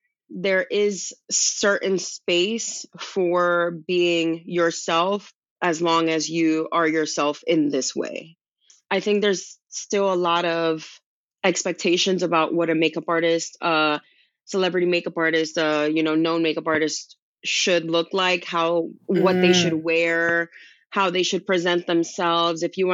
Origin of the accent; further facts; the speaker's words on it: New York, United States; the stigma that I myself had towards it growing up in Washington Heights with drug dealers on my block.